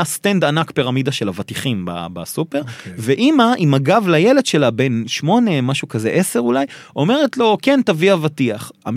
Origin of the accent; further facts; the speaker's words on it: United States; אני גדלתי בארצות הברית.